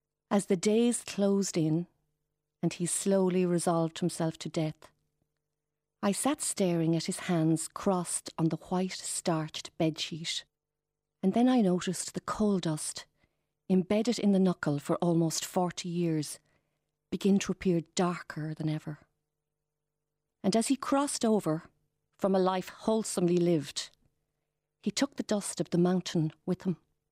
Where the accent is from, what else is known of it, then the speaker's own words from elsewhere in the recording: Eastersnow, County Roscommon, Ireland; Coming from a family with a short coal mining tradition and growing up in Easter snow on the edge of the plains of Boyle and 20 miles from the epicentre of pit life